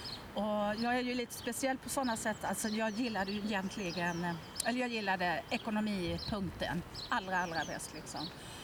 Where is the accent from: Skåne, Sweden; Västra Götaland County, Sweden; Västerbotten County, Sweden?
Västerbotten County, Sweden; Så ser det ju inte riktigt ut för oss hemma i Västerbotten